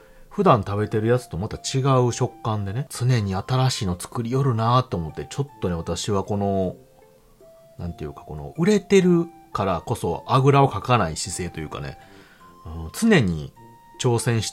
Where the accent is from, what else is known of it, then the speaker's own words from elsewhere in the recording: Hyogo, Japan; 私は兵庫県なんですけど、こっちの方でもねなんか作ってるメーカーさんは確か西の方にあったのは覚えてるんですけど